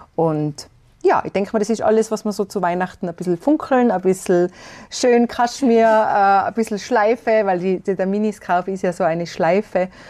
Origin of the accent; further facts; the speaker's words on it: Tyrol, Austria; Das war bei uns in Tirol, in Österreich ganz verbreitet.